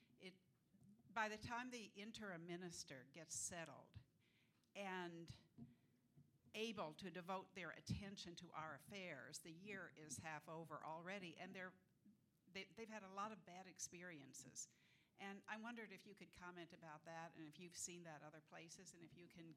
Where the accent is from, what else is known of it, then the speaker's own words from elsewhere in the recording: Miami, Florida, United States; from Miami.